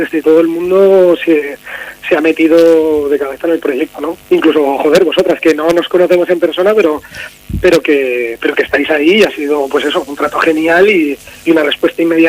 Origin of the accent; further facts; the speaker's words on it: Bilbao, Basque Country, Spain; Es que los de Bilbao somos muy de Bilbao